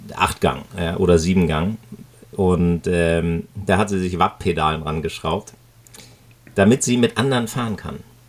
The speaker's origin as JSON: {"language": "German", "region": "Northern Germany", "country": "Germany", "said": "im Norden, da wo ich herkomme, da ist halt immer viel Wind und da ist es auch biestig kalt im Winter."}